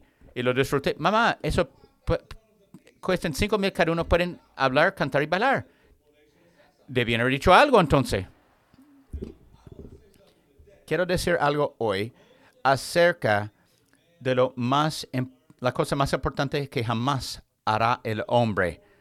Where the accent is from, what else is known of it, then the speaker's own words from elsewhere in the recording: Georgia, United States; accent: Southern; Yo soy de Georgia. Es un acento sureño.